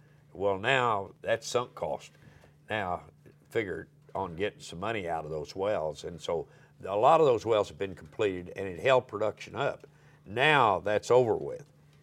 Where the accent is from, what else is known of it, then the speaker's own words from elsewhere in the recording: Oklahoma, United States; born there; And, you know, I was born in Oklahoma.